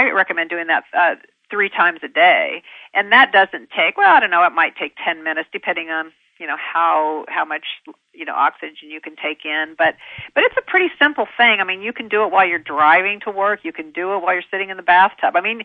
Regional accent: Kentucky, United States; born there; also born or lived in Colorado / California / Connecticut; I was born in Kentucky, and I've lived in all the states that begin with a C, not because I tried to.

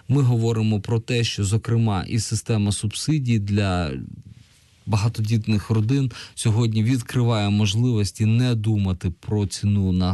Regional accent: Kyiv, Ukraine; Киян. Район називається Євбас.

